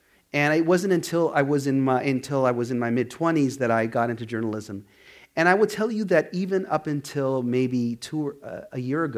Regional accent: Hollywood, California, United States; I was born and raised in Hollywood

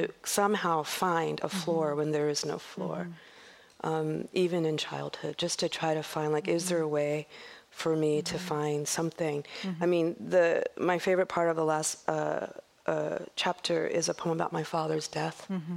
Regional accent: Compton, California, United States; you know, I grew up in Compton

